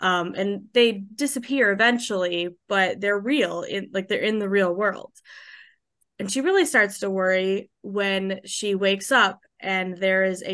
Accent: Michigan, United States; as you know, we're from Michigan, so we get a lot of books that are representative of people from Michigan, or people from the Midwest.

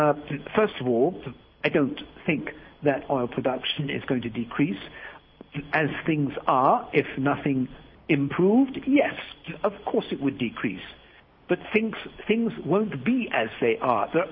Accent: United States; now in China; As an American, I am extremely concerned about this bill.

